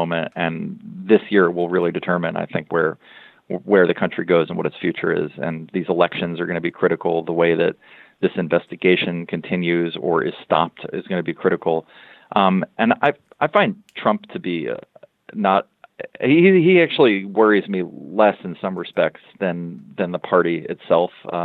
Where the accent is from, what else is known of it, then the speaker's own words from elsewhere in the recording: New Jersey, United States; like a dozen other New Jersey newspapers. I'm just picking my hometown state as an example.